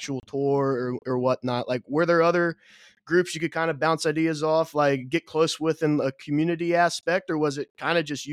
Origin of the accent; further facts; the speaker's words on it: Cincinnati, Ohio, United States; I'm from Cincinnati and the music scene here is like there's not one